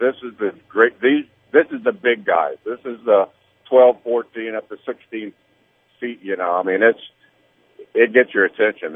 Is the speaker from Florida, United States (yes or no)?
yes; Cocoa, Florida, United States; I was raised in Cocoa, Florida, back before there was, you know, the space program or any of that stuff.